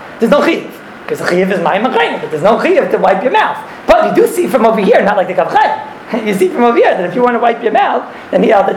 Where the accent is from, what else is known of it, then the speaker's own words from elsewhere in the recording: Hungary; I'm a Hungarian Yid. I'm a Chayitz, I come from Rad.